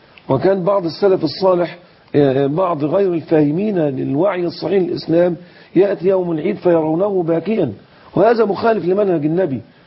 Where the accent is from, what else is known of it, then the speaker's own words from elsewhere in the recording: Egypt; كما يقال عندنا في الريف المصري